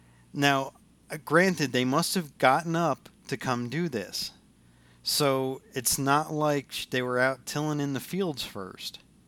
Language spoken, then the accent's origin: English; New Jersey, United States; Because I'm from New Jersey and you lock your doors. Right? I'm not from Arkansas where, like, you leave your front door open when you go to work.